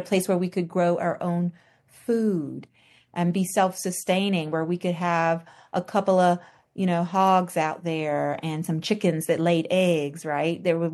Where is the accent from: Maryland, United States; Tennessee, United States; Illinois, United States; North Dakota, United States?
Tennessee, United States; Memphis; I'm a native Southerner, Francesca. I'm from Memphis, born and raised.